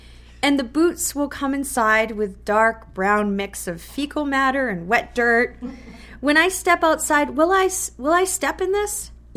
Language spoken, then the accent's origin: English; Worcester, Massachusetts, United States; now in Exeter, United States; I think I heard the word Worcester in the crowd. I'm from Worcester originally, but I live in Exeter now.